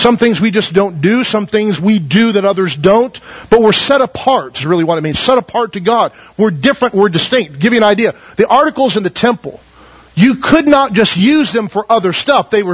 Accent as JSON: {"language": "English", "town": "Taft", "country": "United States", "tie": "born or raised there", "said": "I was born and raised in Taft, but away for a long time and came back"}